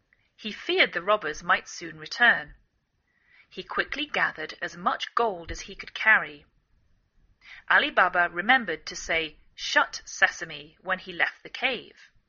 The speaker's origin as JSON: {"language": "English", "region": "England", "country": "United Kingdom", "lives_now": "United States"}